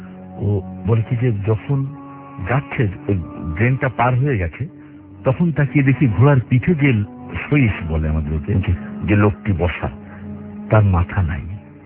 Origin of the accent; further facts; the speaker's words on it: Khulna, Khulna Division, Bangladesh; আমার বাড়ি খুলনায়।